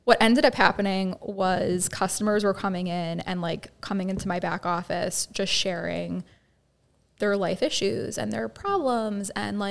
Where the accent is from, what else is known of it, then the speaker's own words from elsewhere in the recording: Sharon, United States; knew my family growing up in Sharon and, you know, going through the school systems and stuff.